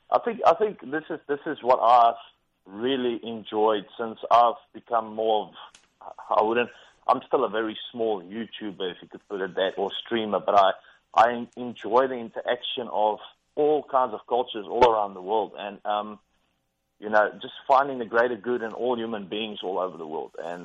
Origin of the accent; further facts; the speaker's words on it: South Africa; moved away as an adult; now in New Zealand; I was coming from South Africa, yeah.